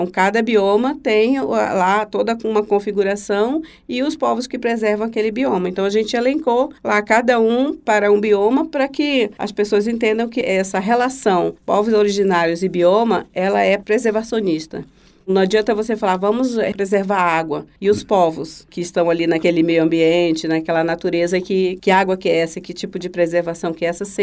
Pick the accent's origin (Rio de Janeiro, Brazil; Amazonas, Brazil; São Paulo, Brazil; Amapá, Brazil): Amazonas, Brazil; Manaus; now in Santa Catarina, Brazil; Isso, sou de Manaus. E por conta de ser amazonense